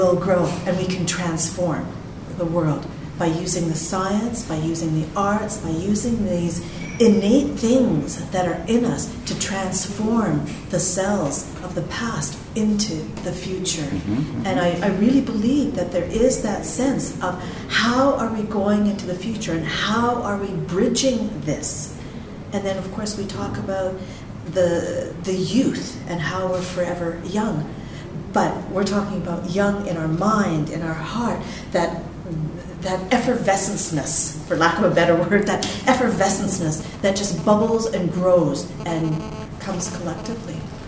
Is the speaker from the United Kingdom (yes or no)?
no; Canada; also born or lived in Tanzania; I come from Canada. I am of Indian origin. I was born in Tanzania in Africa, but my mother and father are Indian.